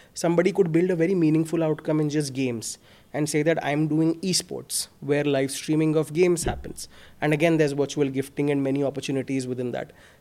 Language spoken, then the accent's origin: English; Mumbai, Maharashtra, India; Come from a single parent family, born and brought up in Bombay. Very, very middle class family.